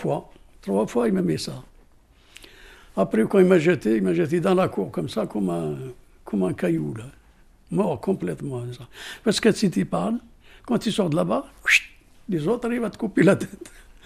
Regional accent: El Mouricia, Sétif Province, Algeria; J'habite à El Mouricia, la région de Sétif. Sétif, c'est dans le nord, Sétif, dans le nord d'Algérie, côté de Constantine.

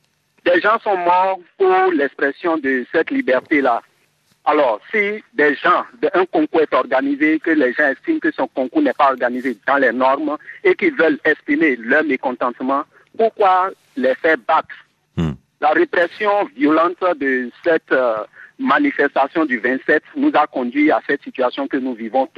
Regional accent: Benin; Je suis béninois et je sais de quoi je parle.

